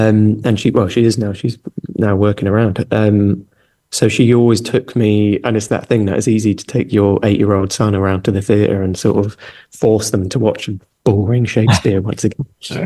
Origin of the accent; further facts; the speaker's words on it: Wales, United Kingdom; Going back to the Greeks, I haven't got any Greek in me. I'm Welsh, but...